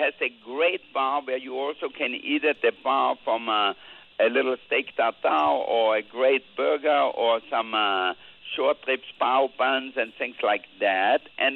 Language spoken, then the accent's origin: English; Austria; now in United States; Yeah, growing up in Austria.